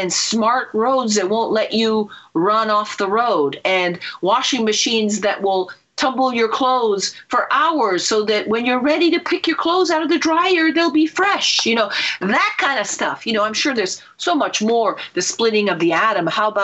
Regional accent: Italy; when I was growing up in Italy, to call the United States, you had to call up the Italian operator

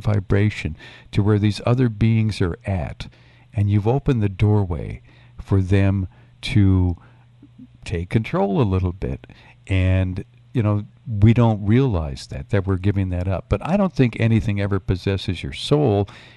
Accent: Michigan, United States; also born or lived in Mississippi; I used to live in Mississippi. I'm from Upper Michigan, but I moved away and worked in radio for a couple of years down there.

